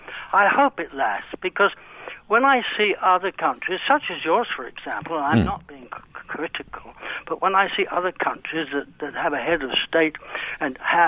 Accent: United Kingdom; now in Canada; I'm a Brit that's living in Canada

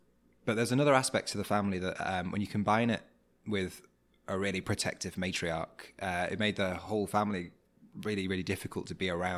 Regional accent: England, United Kingdom; And I'm English. So I'm going to do what English people do.

